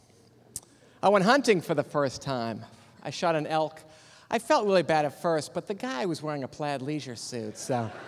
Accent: New England, United States; So I grew up in New England, actually, and thanks. Yeah, I grew up in a mobile home, so never had to mow the lawn or shovel snow.

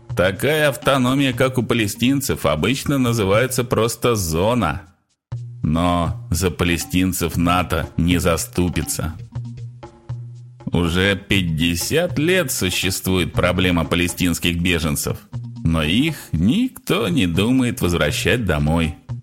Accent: Akademgorodok, Novosibirsk Oblast, Russia; 1968 году я писал на стенах моего родного города Академгородка «Руки прочь от Чехословакии».

